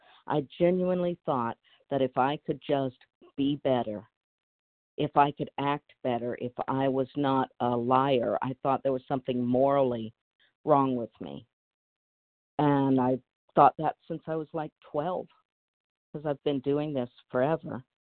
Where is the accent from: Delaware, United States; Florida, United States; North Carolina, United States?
North Carolina, United States; I'm from North Carolina.